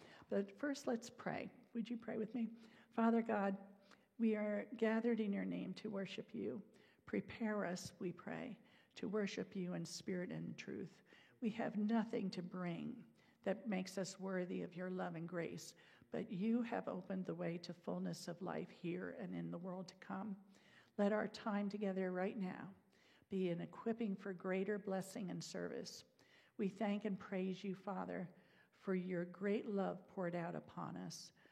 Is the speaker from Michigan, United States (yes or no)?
no; New Jersey, United States; 714 miles from my hometown in New Jersey.